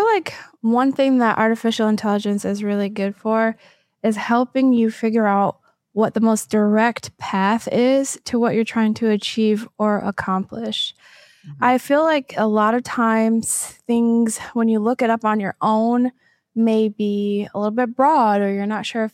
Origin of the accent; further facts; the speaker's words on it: Michigan, United States; also born or lived in Seattle; I come from Michigan, but lived in Seattle for 10 years.